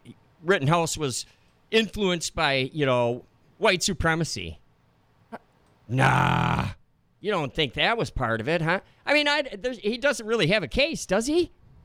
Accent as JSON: {"language": "English", "town": "Madison", "country": "United States", "tie": "born there", "said": "1961, I was born in Madison."}